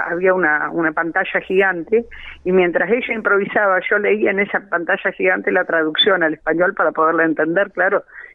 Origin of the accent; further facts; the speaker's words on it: Sarandí, Buenos Aires Province, Argentina; now in Mar del Plata, Argentina; en esta ciudad en la que resido hace 43 años, pero yo soy de Barracas al Sur. Nací en Sarandí, partido de Avellaneda